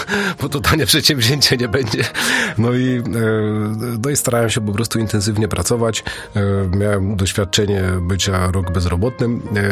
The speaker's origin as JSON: {"language": "Polish", "region": "Silesian Voivodeship", "country": "Poland", "said": "Jestem ze Śląska, na Śląsku jest strategia jotorozchodzenia."}